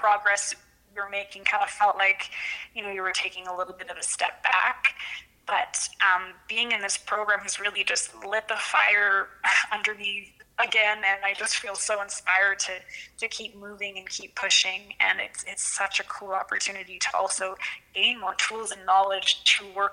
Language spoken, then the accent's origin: English; Calgary, Alberta, Canada; my whole life growing up in Calgary